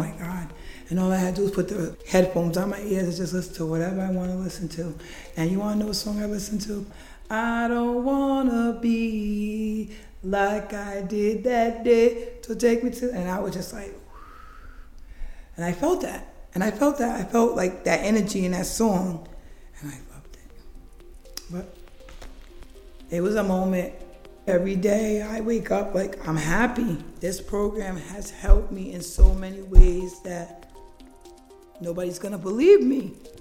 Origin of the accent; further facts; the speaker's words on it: Providence, Rhode Island, United States; I'm from Providence, Rhode Island, and I'm a mother of four.